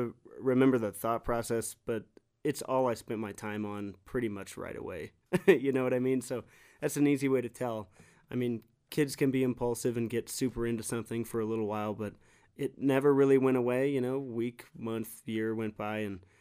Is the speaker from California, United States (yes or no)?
no; Cheyenne, Wyoming, United States; Especially growing up in Cheyenne, Wyoming, that was like just not a thing that was happening a lot, at least around me. And we lived out in the country too